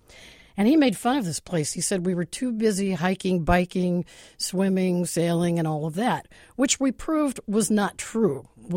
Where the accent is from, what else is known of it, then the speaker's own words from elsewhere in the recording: Pittsburgh, Pennsylvania, United States; I'm from Pittsburgh, where, you know, baseball's the only reason to live in some cases.